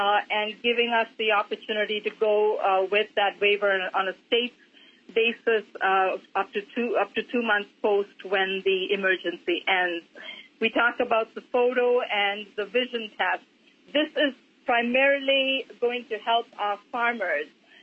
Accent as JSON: {"language": "English", "region": "Minnesota", "country": "United States", "said": "I want to first say, as a Minnesotan, I am so very proud of our legislators"}